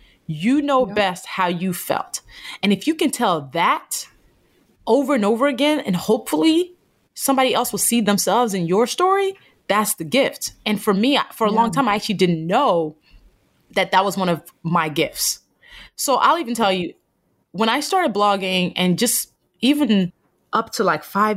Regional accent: Nigeria; born there; a Black woman from Nigeria, because I was born in Nigeria

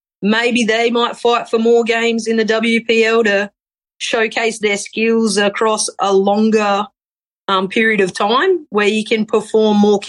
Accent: Australia; which as an Australian, I find that very funny.

